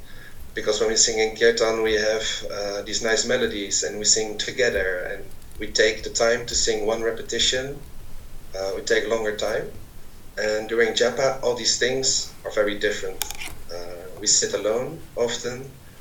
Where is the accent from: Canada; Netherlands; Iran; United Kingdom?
Netherlands; English is a second language; I'm from the Netherlands.